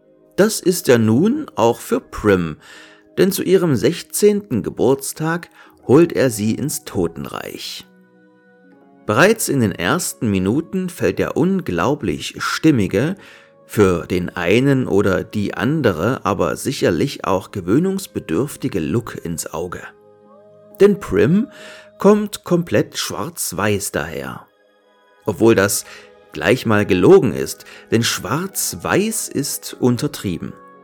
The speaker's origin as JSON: {"language": "German", "region": "East Germany", "country": "Germany", "tie": "born there", "said": "Eventuell liegt es daran, dass ich, geboren in der DDR, nach der Wende mit Video- und Computerspielen nur so überrollt wurde."}